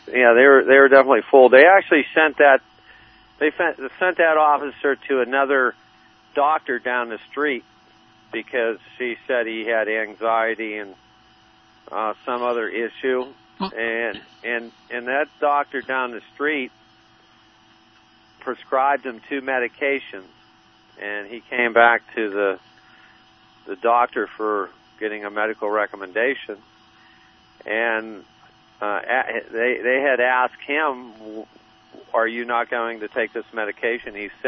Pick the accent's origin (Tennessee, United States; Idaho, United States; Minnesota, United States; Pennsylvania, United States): Pennsylvania, United States; I was born and raised in Pennsylvania. You know, back there, you're pretty much born with a gun.